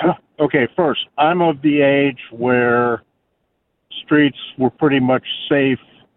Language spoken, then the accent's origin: English; California, United States; Second, I grew up in California, and they were much more friendly than Kansas or Missouri are, period.